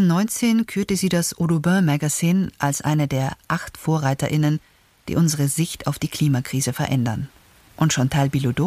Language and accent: German; Canada; Ich bin in Kanada aufgewachsen. Als Kind sind wir bei minus 40 Grad zur Schule gelaufen